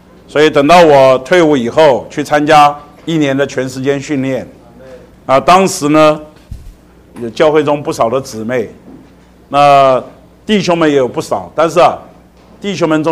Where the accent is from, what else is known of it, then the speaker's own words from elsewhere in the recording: Taipei, Taiwan; 因为我是一个在台北长大的孩子，他是在乡下长大的孩子，我们的距离啊是观念上是有落差的